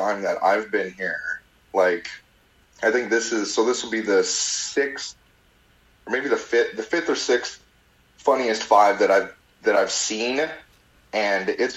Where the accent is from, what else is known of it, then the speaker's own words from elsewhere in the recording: Lafarge, Wisconsin, United States; now in Portland, United States; I'm from a town called Lafarge, Wisconsin.